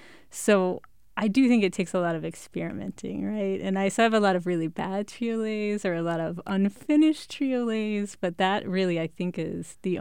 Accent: Virginia, United States; also born or lived in Texas; I did, yes. Well, I grew up in Texas first, and then we moved to Virginia when I was a little bit older.

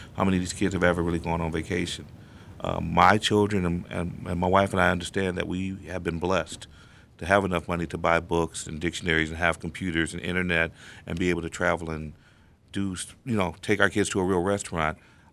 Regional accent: Detroit, Michigan, United States; now in Lansing, United States; I'm originally from Detroit. My wife's from Kalamazoo. And this was a place that we conscientiously chose to live at.

